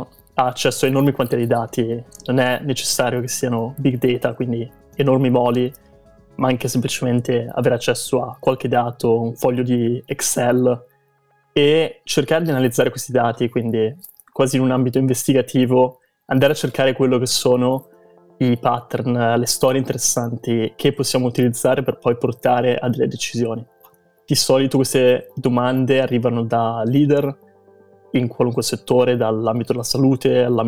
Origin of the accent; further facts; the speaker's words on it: Genoa, Liguria, Italy; moved away as an adult; also born or lived in London; now in New York, United States; Sono partito dall'Italia, ovviamente, da Genova. Ho fatto la triennale in Italia, all'Università di Genova, e poi, come molti, ho avuto questa spinta di andare all'estero